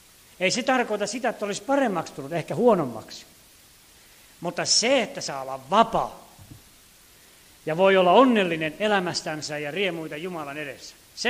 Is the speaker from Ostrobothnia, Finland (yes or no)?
yes; Laihia, Ostrobothnia, Finland; Pohjanmaalla Laihialta, mistä olen kotoisin